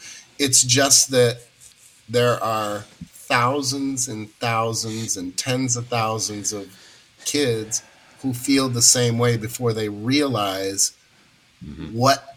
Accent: Battle Creek, Michigan, United States; I grew up in Battle Creek, so Scott and I kind of come from the same area, about 2 hours apart.

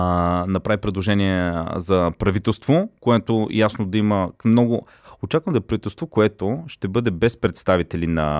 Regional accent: Kardzhali, Kardzhali Province, Bulgaria; и аз съм от Кърджали.

